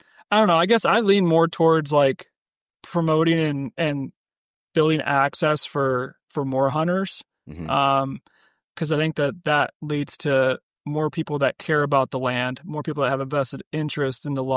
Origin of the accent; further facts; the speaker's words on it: Iowa City, Iowa, United States; I'm originally from Iowa City.